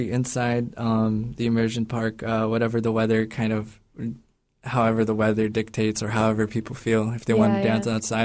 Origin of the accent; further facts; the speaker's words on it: Angoon, Alaska, United States; It's just something that I grew up doing in Angoon ever since my grandma kind of brought me into the culture.